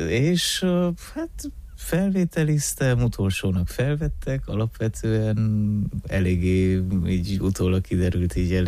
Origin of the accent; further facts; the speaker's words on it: Brașov, Brașov County, Romania; Ez úgy kezdődött, hogy édesanyám még Brassóból, én brassói lévén elköltöztek Brassóhoz közeli faluba, amelyik igazából közel van Szentgyörgyhöz is